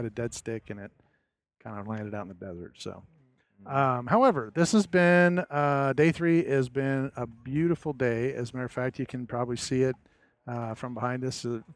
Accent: Arizona, United States; from Arizona

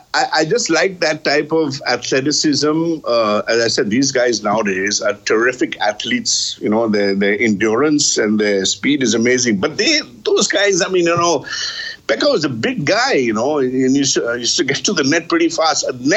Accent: Kolkata, West Bengal, India; I think maybe because I grew up in India, and you know, Vijay Amritraj, and you know, all these guys used to serve in volley. And of course, in Calcutta, where I grew up

